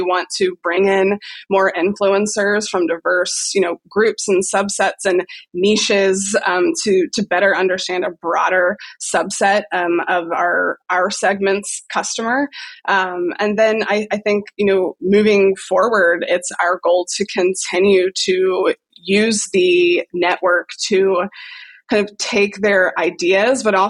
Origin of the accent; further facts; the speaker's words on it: Columbus, Ohio, United States; I'm from Columbus, Ohio.